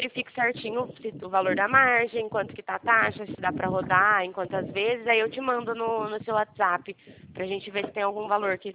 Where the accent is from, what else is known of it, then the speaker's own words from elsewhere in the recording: Pirassununga, São Paulo, Brazil; Eu sou de São Paulo, sou de Pirassununga